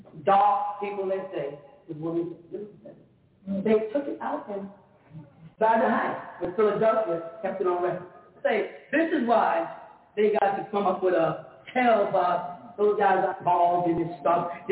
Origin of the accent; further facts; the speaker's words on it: Jamaica; I'm just Jamaican.